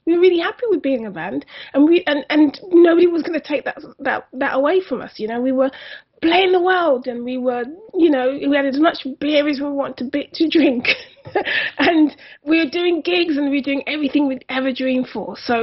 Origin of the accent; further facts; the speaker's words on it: Brixton, London, United Kingdom; because I'm from Brixton